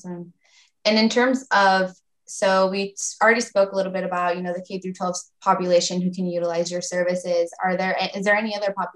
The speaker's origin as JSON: {"language": "English", "town": "Chico", "region": "California", "country": "United States", "said": "I'm from Chico, and I didn't even know that existed."}